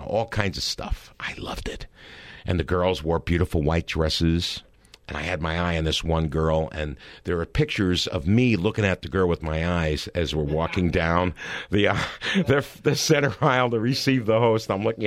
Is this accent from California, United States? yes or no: no; Brooklyn, New York, United States; I got memory, little modules of memory in my head when I was a kid growing up in Brooklyn.